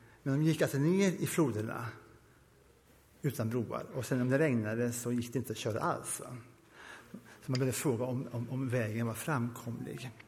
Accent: India; Mina föräldrar var missionärer i Indien, jag växte upp i Indien.

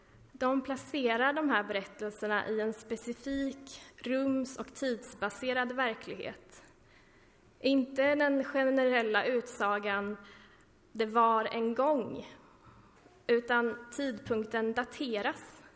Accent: Mullsjö, Jönköping County, Sweden; now in Lund, Sweden; och jag bor i Lund. Jag är uppvuxen i Mullsjö utanför Jönköping. Uppvuxen i Mullsjö missionskyrka.

